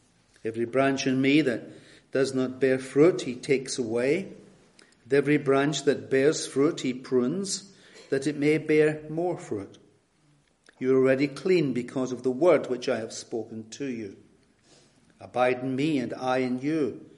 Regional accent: Scotland, United Kingdom; You probably know from my accent that I hail from Scotland.

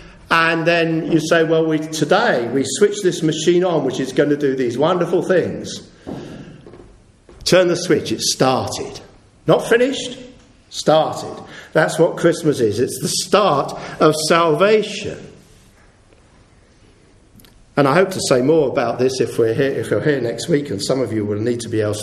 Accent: United Kingdom; we are British people and we do not show our emotions very much on the surface.

